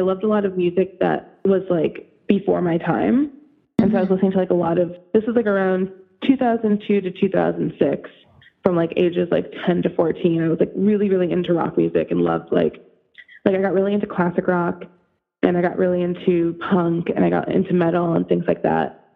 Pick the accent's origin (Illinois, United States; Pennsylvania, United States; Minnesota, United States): Illinois, United States; Like, I grew up in the Chicago suburbs, so it was just like, you know, me and my mom were really close.